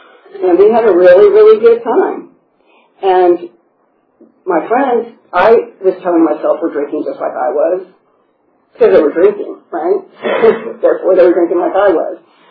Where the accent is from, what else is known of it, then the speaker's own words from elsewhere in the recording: Memphis, Tennessee, United States; I grew up in Memphis, Tennessee, big family.